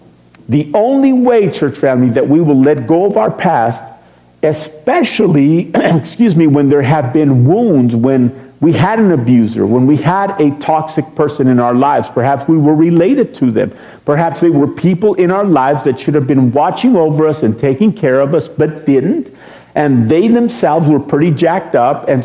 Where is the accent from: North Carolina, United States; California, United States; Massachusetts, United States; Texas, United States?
Texas, United States; I'm a Texan and I won't say what came to my mind.